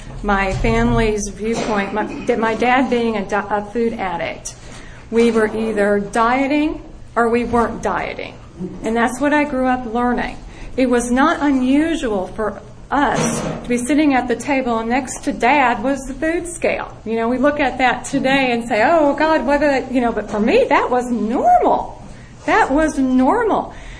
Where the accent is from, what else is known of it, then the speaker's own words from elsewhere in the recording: Peoria, Illinois, United States; My story is I grew up in Peoria, Illinois. Food addiction ran in my family.